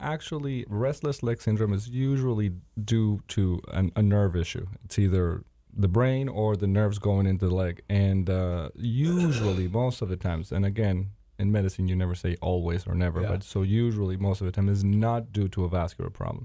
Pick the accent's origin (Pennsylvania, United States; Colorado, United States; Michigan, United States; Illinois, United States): Pennsylvania, United States; The truth of the matter is, I come from Pennsylvania, and I make my patients walk a lot.